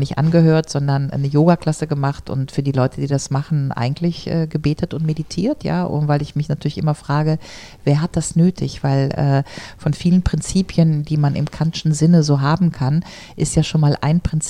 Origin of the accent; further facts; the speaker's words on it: Grevenbroich, North Rhine-Westphalia, Germany; weil ich komme ja aus Grevenbruch